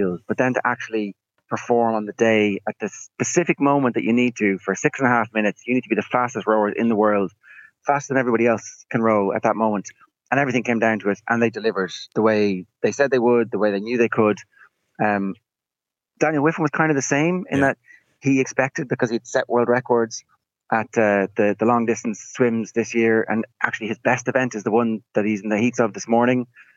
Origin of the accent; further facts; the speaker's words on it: Ireland; when you think about it, we as an Irish sports audience relaxing into winning a gold medal at the Olympic Games, it is kind of ridiculous.